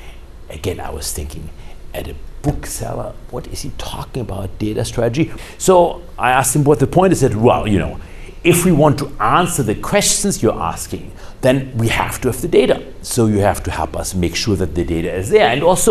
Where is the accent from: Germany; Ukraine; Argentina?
Germany; I am from Germany.